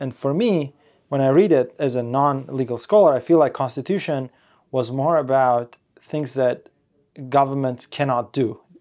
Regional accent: Uzbekistan; I'm from Uzbekistan

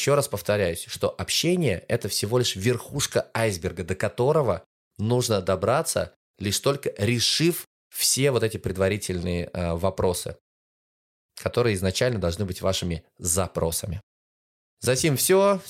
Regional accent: Oral, West Kazakhstan Region, Kazakhstan; born there; also born or lived in Kostanay / Lugovoy / Bishkek / Orenburg; я родился в Уральске, переехал в Кустанай, из Кустанай в Луговой, из Луговой во Фрунзе, из Фрунзе в Оренбург, из Оренбурга в Кострому, потом Испания, Казань, Москва.

